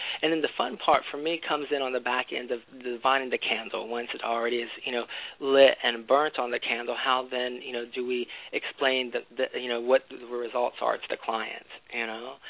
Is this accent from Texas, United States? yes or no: yes; Texas, United States; Growing up in Texas, the way that I was taught to load candles was to actually, you know, use a knife